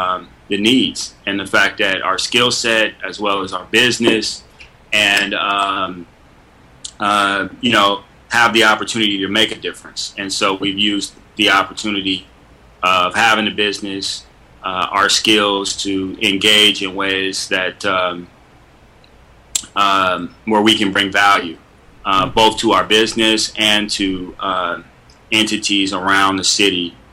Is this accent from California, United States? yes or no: yes; California, United States; You know, both of us grew up in Southern California.